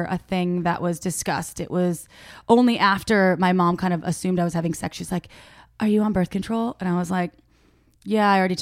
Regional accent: Midwest, United States; and I'm from the Midwest, and I got spanked at this party.

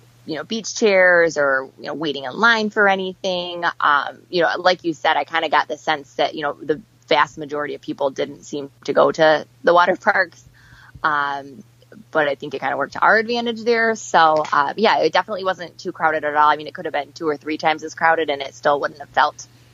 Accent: Midwest, United States; I mean, and we're from the Midwest, so like, you know, anything above 70 feels warm to us.

